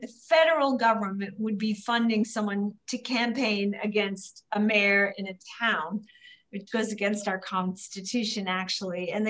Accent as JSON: {"language": "English", "town": "Chicago", "region": "Illinois", "country": "United States", "said": "I'm from Chicago, where he went in an effort to become a national leader to worry about housing of African-Americans in Chicago, which was terrible."}